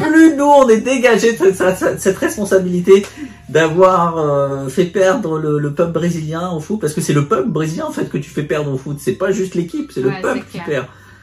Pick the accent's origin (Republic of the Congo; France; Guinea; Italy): France; moi je suis français d'origine portugaise, mais je suis français.